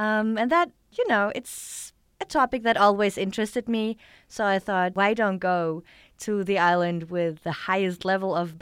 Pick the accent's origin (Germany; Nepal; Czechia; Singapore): Germany; and I'm originally from Germany.